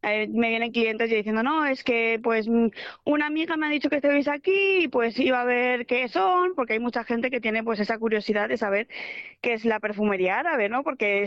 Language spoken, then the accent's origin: Spanish; Valencia, Valencian Community, Spain; Valencia, sí. Yo soy valenciana.